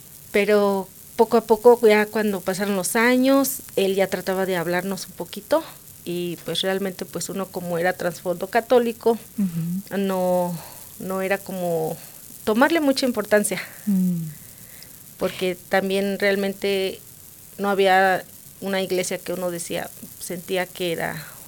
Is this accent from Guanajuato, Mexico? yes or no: yes; Saravia, Guanajuato, Mexico; Yo soy de México, soy de una comunidad pequeña llamada Saravia, del estado de Guanajuato.